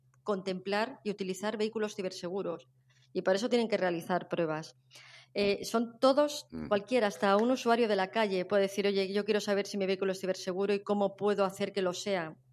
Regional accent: Madrid, Community of Madrid, Spain; soy madrileña

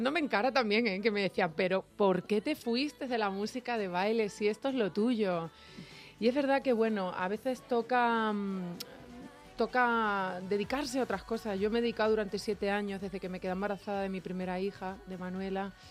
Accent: Extremadura, Spain; hay otra cosa que a mí me pirra muchísimo en mi tierra de Extremadura, que son los mantecados de vino.

